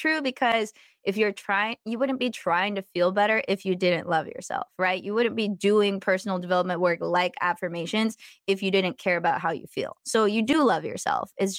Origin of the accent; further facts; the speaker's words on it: San Diego, California, United States; also born or lived in Columbus, Ohio; I'm from San Diego, so it's like a desert. And I ended up randomly moving to Columbus, Ohio in the summer